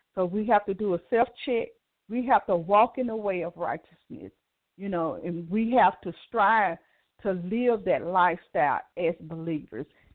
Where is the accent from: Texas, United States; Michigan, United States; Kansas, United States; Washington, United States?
Texas, United States; Dallas; from Dallas, Texas.